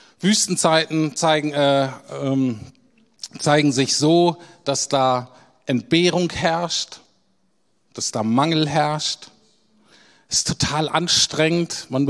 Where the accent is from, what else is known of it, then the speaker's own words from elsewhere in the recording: Germany; Okay, ich weiß, wir sind Deutsche.